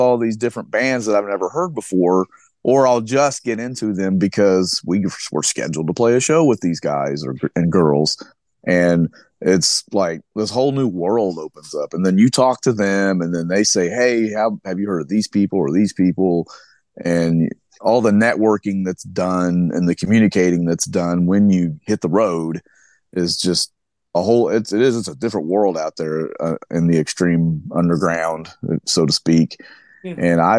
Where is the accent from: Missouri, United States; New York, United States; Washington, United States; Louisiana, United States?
Missouri, United States; Joplin; And we're from Joplin, Missouri, actually. It's like 4 hours. We're like 4 hours west, basically, sure, southwest of St. Louis.